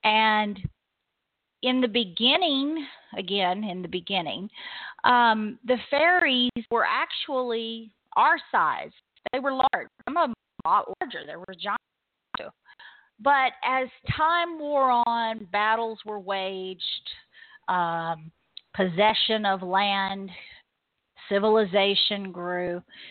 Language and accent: English; California, United States; born there; I was born in California, and I can still remember in our front yard, we had bearded irises growing and fuchsias.